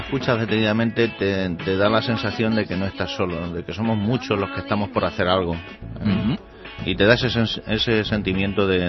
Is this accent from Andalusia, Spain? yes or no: no; Alamillo, Castilla-La Mancha, Spain; moved away; como yo me vine de donde nací, me vine de Alamillo, aquí, pues... pero sí, digo, teniendo los amigos que tenía allí en Alamillo